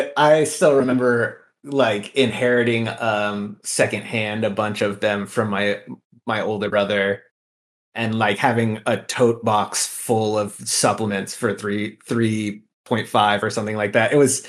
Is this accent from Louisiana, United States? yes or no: no; Santa Cruz, California, United States; I'm from the Santa Cruz Bay Area.